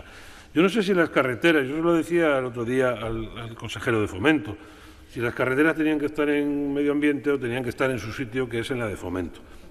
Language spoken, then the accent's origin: Spanish; Ferrol, Galicia, Spain; que se haga aquí y no en el Ferrol, que es mi tierra